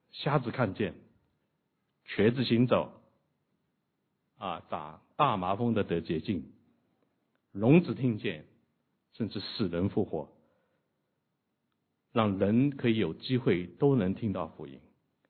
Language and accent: Chinese; China; born there; 我是在新中国出生。